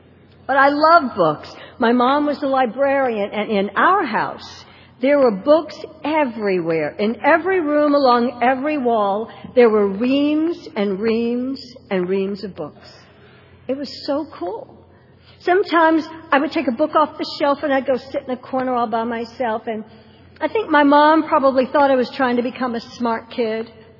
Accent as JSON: {"language": "English", "region": "the South", "country": "United States", "tie": "born there", "said": "I was born in the South, and I was born in the South during the days when lynchings were legal."}